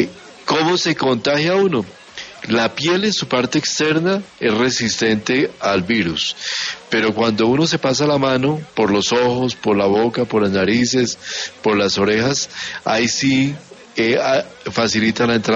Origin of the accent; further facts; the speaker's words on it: Colombia; somos los colombianos.